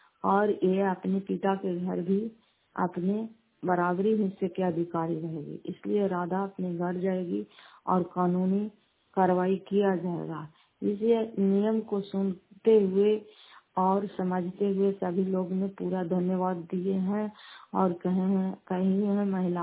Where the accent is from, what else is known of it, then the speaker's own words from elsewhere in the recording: Fatehpur, India; घर फतेहपुर पंचायत मकरौटा जिला करार पसराय ब्लॉक की निवासी हूँ।